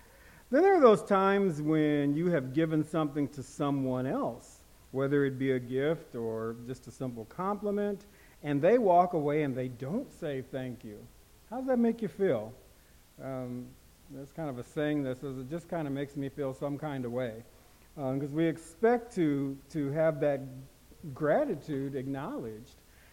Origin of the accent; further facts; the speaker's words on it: Des Moines, Iowa, United States; now in Sioux Falls, United States; I am from Iowa, live in South Dakota. It just feels like it's across the street. So it's always good to come home, so to speak. I'm from Des Moines originally, but I've been here for the past 35, 36 years in Sioux Falls